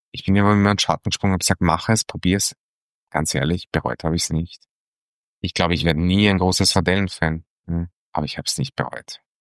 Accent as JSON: {"language": "German", "region": "Vienna", "country": "Austria", "said": "Ich bin Wiener, ich bin Genussmensch. Das kann ich nicht abstreiten. Mit italienischen Wurzeln"}